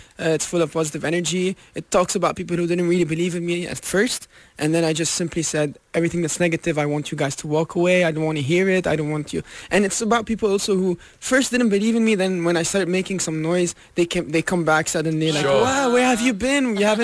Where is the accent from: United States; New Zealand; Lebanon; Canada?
Lebanon; also born or lived in Paris, France; Yes, I was born in Paris, but I was only 3 years old when I came back to Lebanon